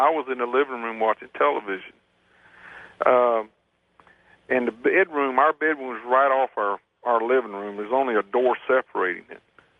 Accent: Florence, South Carolina, United States; I'm from Florence.

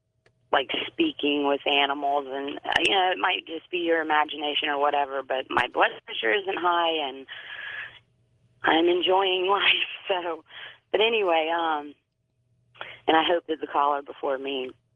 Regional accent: Charleston, South Carolina, United States; I'm from Charleston, South Carolina.

